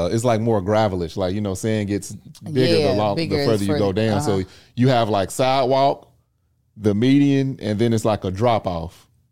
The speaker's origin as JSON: {"language": "English", "region": "Kentucky", "country": "United States", "said": "I was always, like, I'm from Kentucky."}